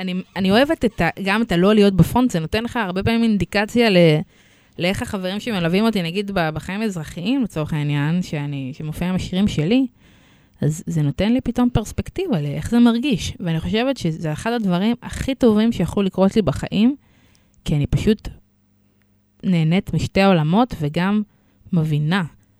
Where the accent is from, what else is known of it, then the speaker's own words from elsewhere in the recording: Tel Aviv, Tel Aviv District, Israel; אני מגיעה מתל אביב.